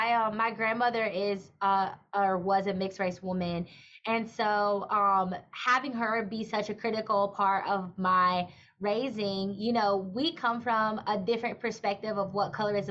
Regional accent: Mississippi, United States; I grew up in Mississippi, and, you know, the prom may have 50 people at it because your high school has, you know, 200 people total and your town has 2,000 people total.

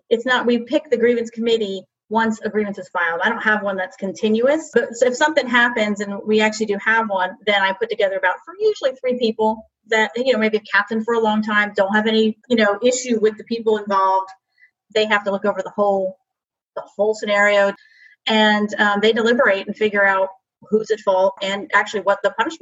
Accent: New Jersey, United States; I'm from New Jersey.

